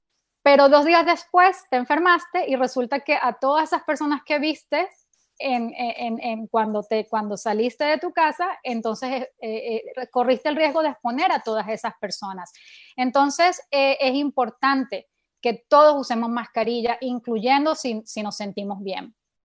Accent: Venezuela; Yo soy de Venezuela y pues también nos encanta reunirnos en familia

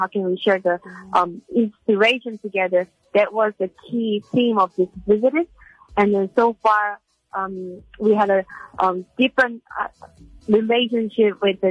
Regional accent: South Korea; English is a second language; So for me, I born and raised in South Korea.

